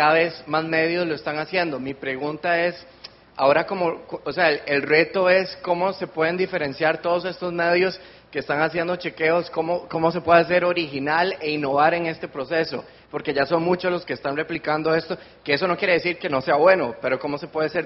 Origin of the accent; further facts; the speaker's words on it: Costa Rica; yo soy de Costa Rica.